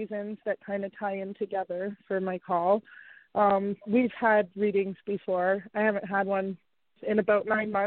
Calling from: Canada; I'm calling from Canada.

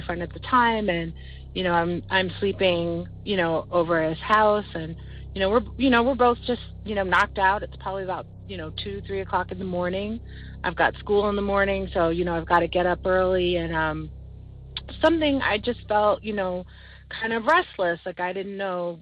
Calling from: Silver Spring, Maryland, United States; I'm calling from Silver Spring, Maryland.

